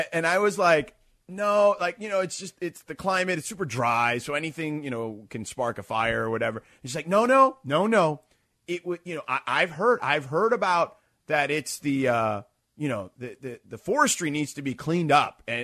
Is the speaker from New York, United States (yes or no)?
no; Los Angeles, California, United States; and she goes to me, where are you from? And I said, oh, Los Angeles. She goes, oh, California.